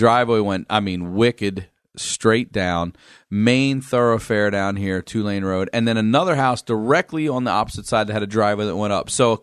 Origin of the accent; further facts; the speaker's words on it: Maryland, United States; I grew up in Maryland. We were on our way to Hanover, Pennsylvania.